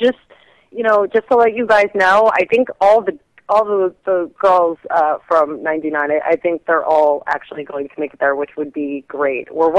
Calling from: New Jersey, United States; That's where I'm calling from Jersey.

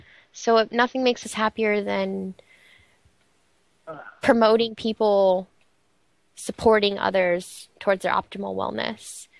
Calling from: San Diego, California, United States; I am in San Diego, not too far from

